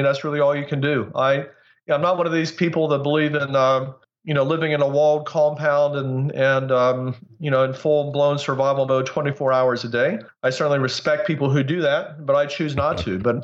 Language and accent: English; West Virginia, United States; I'm from West Virginia.